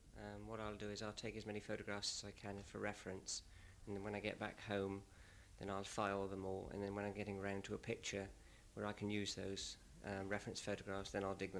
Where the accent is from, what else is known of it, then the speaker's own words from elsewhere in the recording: Hythe, South East England, United Kingdom; I come from Hythe, which is near Southampton, on the edge of the New Forest, about 3 miles from Bewley.